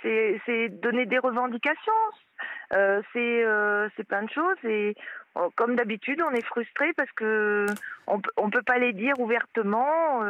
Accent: France; Tous les Français, on est Français et tout le monde est avec nous

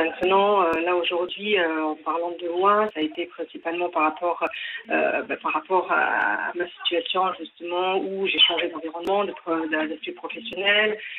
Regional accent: Bordeaux, Nouvelle-Aquitaine, France; moved away; depuis que je suis montée de Bordeaux, puisque là-bas je suis bordelaise

